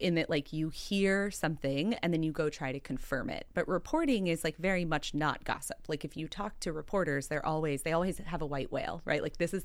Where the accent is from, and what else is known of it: Texas, United States; born or raised there; now in Philadelphia, United States